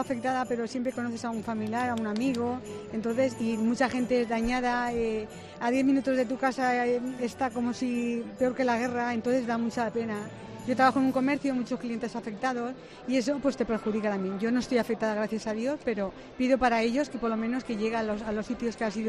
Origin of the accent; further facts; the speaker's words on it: Burjassot, Valencian Community, Spain; Yo vengo de al lado de Valencia, Burjasot.